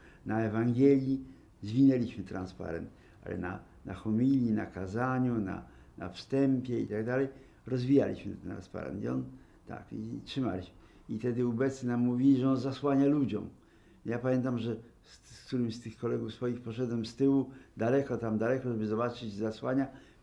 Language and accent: Polish; Pęgowo, Lower Silesian Voivodeship, Poland; Że z Pęgowa, taka wioska pod Wrocławiem, gdzie mieliśmy swój dom.